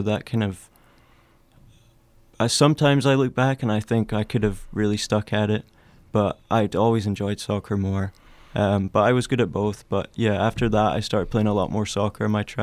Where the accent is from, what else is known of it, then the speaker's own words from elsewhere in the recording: Dumfries, Scotland, United Kingdom; I grew up in Dumfries, as you said. I've been there pretty much my whole life. Parents are actually both English. Mm. They both moved when they were younger. I think 12, 13, both of them around that age, they moved there. So they've been there since then.